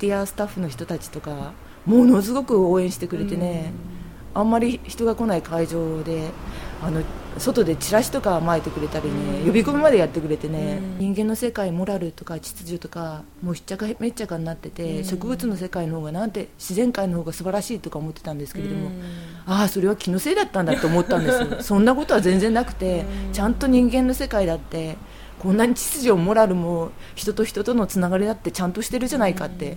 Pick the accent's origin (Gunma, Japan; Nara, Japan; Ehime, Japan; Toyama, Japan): Gunma, Japan; Takasaki; 生まれ育った群馬県高崎市の私のふるさと